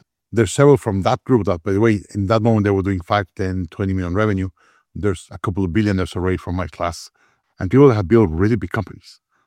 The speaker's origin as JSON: {"language": "English", "country": "Mexico", "said": "I am from Mexico originally, but all my family's from immigrants."}